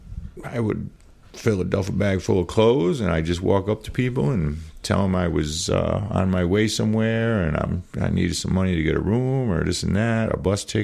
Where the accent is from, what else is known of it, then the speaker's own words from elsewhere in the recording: Hartford, Connecticut, United States; And when I grew up in Hartford, then the next step would have been maybe coke.